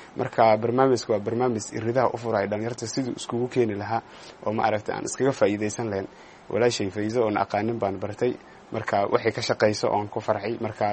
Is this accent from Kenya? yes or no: yes; Garissa, Garissa County, Kenya